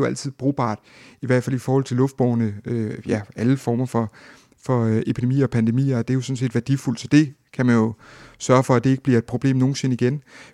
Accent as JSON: {"language": "Danish", "region": "Zealand", "country": "Denmark", "tie": "born or raised there", "said": "Jeg har selv valgt i Region Sjælland, født og opvokset på Vestsjælland."}